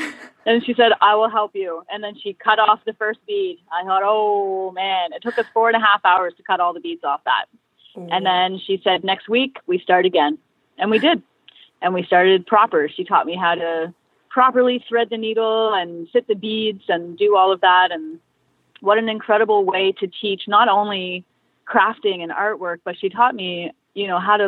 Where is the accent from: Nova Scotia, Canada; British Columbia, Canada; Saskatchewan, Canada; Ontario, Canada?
Nova Scotia, Canada; Halifax; I grew up in Spryfield, and I spent a lot of time at the playground.